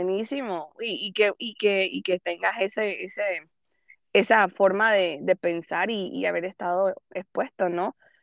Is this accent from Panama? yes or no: yes; Panama; now in United States; yo soy panameña, nací en Panamá, me crié en Panamá y entonces vine a los Estados Unidos mucho después.